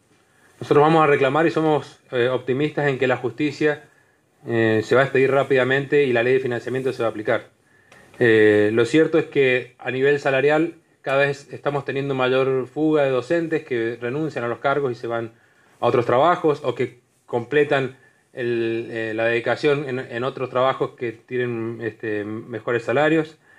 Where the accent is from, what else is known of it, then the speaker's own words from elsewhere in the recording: Argentina; como argentinos y argentinas nos tocará hacer lo propio